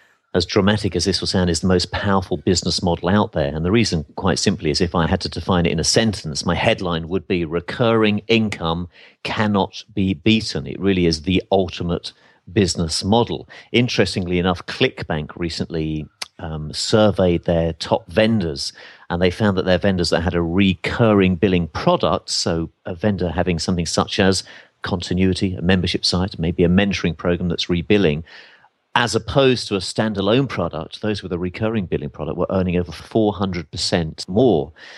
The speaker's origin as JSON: {"language": "English", "region": "England", "country": "United Kingdom", "said": "I'm originally from England"}